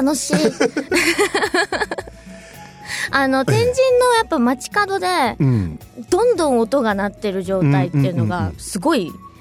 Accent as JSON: {"language": "Japanese", "region": "Fukuoka", "country": "Japan", "tie": "born or raised there", "said": "その自分の地元なのに誰ちゃんがいるみたいな感じがすごくなんか不思議だったり嬉しかったりすることも結構ありましたね"}